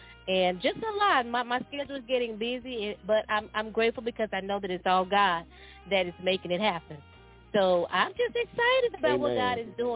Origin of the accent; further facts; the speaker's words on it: Camden, Arkansas, United States; now in Dallas, United States; My hometown is Camden, Arkansas now, but I live in Dallas, Texas.